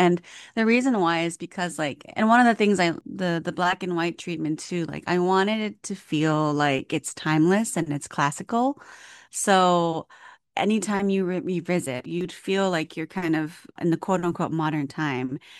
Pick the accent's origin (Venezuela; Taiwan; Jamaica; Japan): Japan; also born or lived in Washington, D.C., United States / Brussels, Belgium; And I was born in Japan, but from 2 to 5, I lived in Washington, D.C. And then I went back to Japan and lived in this slightly more rural area. And then from 8 to 11, I lived in Belgium and went to British school in Brussels.